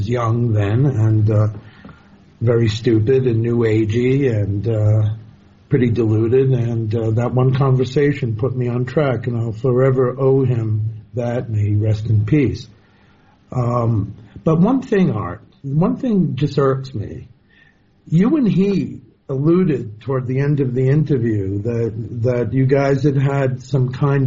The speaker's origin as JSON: {"language": "English", "town": "New York City", "region": "New York", "country": "United States", "said": "Yeah, I'm a New Yorker, though."}